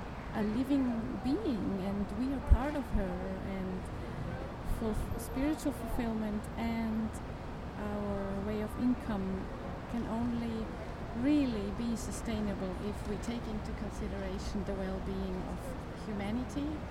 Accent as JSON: {"language": "English", "country": "Switzerland", "second_language": "English", "said": "I am from Switzerland"}